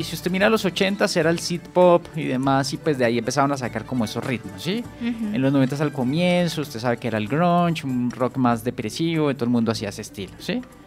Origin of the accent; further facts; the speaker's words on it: Vélez, Santander, Colombia; yo soy de Santander, ¿sí? Uh-huh. De Santander, de Vélez, dicen que es la capital folclórica de Colombia.